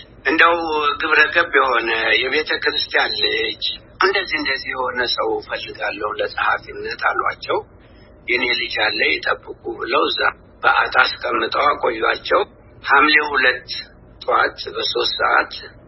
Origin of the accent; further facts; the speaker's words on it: Jarsa, Amhara, Ethiopia; born there; የተወለድኩት ወሎ ጠቅላይ ግዛት የቹ አውራጃ ጃርሳ ቀበሌ ይባላል።